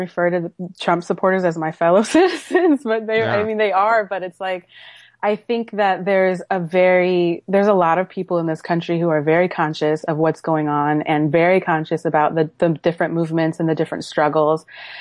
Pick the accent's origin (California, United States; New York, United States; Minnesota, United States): California, United States; Oakland; She's a singer from Oakland, California, which is my hometown.